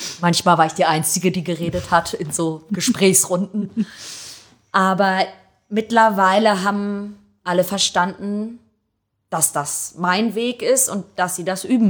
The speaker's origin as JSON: {"language": "German", "region": "Hamburg", "country": "Germany", "said": "Doch, ich bin Hamburger. Aber ich habe immer noch einen italienischen Pass und ich fühle mich Italien sehr verbunden"}